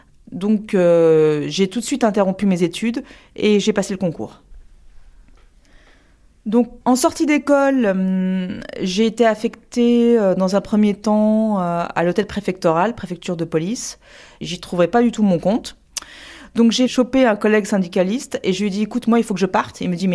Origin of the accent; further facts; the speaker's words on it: Paris, Île-de-France, France; j'ai 46 ans. Je suis née en France, j'ai grandi entre Barbès et Gare du Nord.